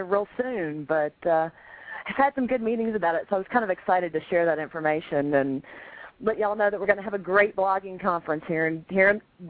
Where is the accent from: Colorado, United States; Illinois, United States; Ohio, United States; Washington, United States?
Washington, United States; I am formerly from Washington, so.